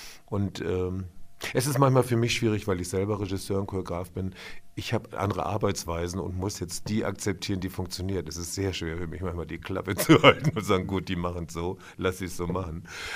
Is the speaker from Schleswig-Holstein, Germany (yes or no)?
yes; Eutin, Schleswig-Holstein, Germany; Ich habe letztes Jahr selber in meiner Heimat in Eutin inszeniert